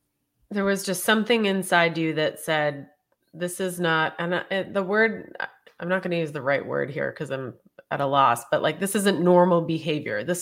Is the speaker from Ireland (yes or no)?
yes; Ireland; But having 3 beers a night as an Irish person, first of all, is like nothing.